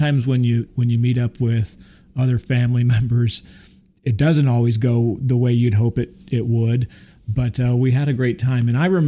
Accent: Burbank, California, United States; born there; I grew up going to Disneyland. I mean, I was born in Burbank, California, the home of the Walt Disney.

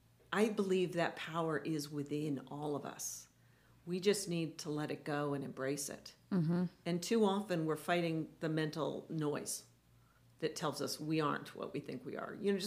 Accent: Vermont, United States; So I grew up in Vermont, where Ben and Jerry's originated.

